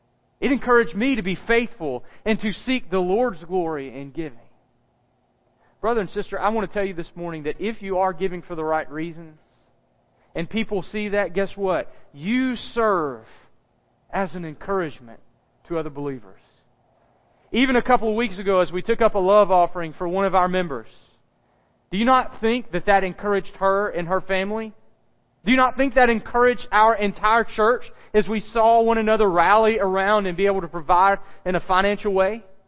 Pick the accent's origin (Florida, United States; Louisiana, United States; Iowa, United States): Louisiana, United States; I can tell you as a testimony of someone growing up in West Central Louisiana, not far from where he worked and where he lived